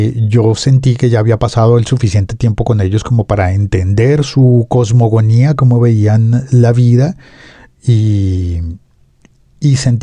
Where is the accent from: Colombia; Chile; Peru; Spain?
Colombia; quiénes somos los colombianos y qué es lo que nos toca vivir.